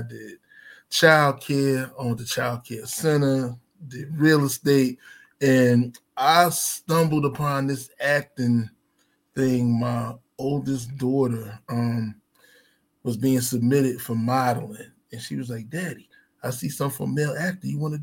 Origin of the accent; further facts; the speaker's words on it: Newark, New Jersey, United States; now in Atlanta, United States; I'm originally from Newark, New Jersey. I now reside on the outskirts of Atlanta, Georgia.